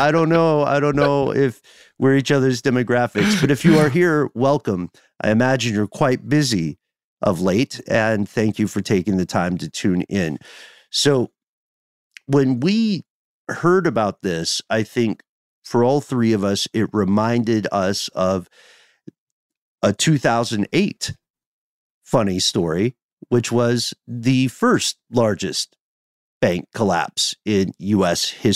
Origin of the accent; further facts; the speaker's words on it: Tennessee, United States; We're going to give you some disturbing stuff about my home state of Tennessee, which is never in the news for a good reason.